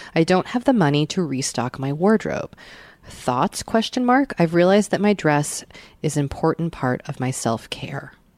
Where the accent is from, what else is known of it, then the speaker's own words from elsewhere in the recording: Seattle, Washington, United States; 2 months ago, we moved to Seattle, my hometown, but a place I haven't lived in 14 years.